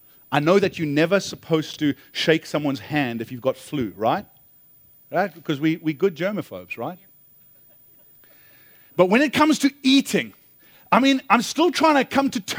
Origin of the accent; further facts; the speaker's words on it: South Africa; I came from South Africa where KFC's banner was finger licking good.